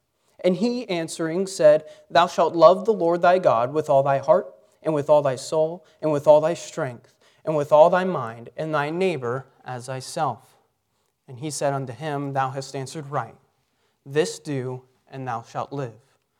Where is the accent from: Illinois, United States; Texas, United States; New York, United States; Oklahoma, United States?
Texas, United States; I'm from Texas